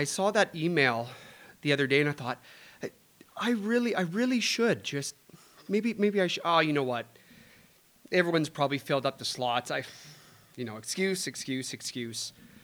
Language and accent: English; British Columbia, Canada; I was raised in Vancouver Island, BC, by an alcoholic mother.